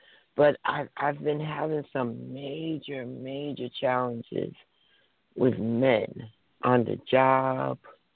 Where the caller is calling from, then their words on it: New Jersey, United States; I'm calling from New Jersey.